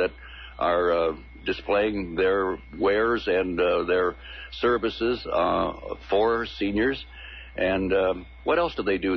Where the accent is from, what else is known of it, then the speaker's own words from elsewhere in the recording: Indiana, United States; moved away as an adult; now in Detroit, United States; when I came here from Indiana, when I came to work here in Detroit